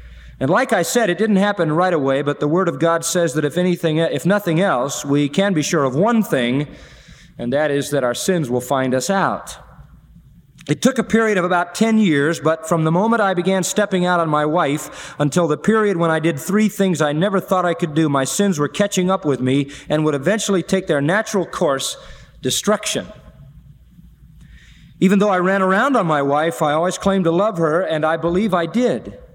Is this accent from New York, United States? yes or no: yes; Haverstraw, New York, United States; I grew up in Rockland County in the town of Haverstraw, New York. I went to school there and played all the sports.